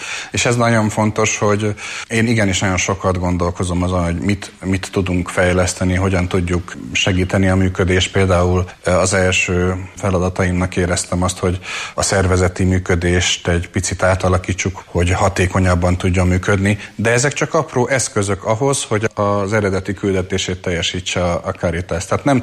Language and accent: Hungarian; Eger, Heves, Hungary; mert bár viszonylag korán én Egerbe nőttem föl